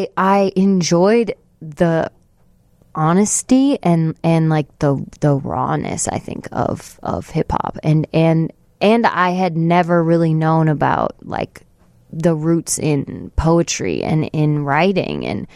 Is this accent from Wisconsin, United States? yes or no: yes; Appleton, Wisconsin, United States; And I was like, no, I'm from Appleton. Like we don't have it up there.